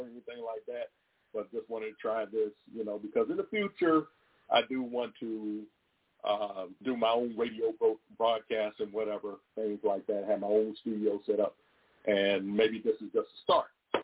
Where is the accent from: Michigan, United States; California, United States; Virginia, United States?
Virginia, United States; Roanoke; born there; I was born in Roanoke, Virginia in October of 1968, and I have never stepped foot outside of this country. Not one time, not even momentarily. So I consider myself to be an American.